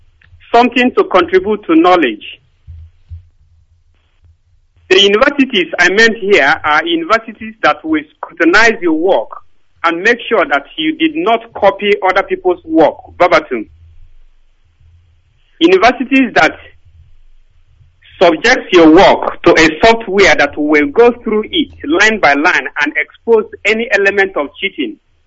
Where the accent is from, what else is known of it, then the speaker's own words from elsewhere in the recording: Obago, Enugu State, Nigeria; I am from Obago in Owu, Enugu province of Biafra land.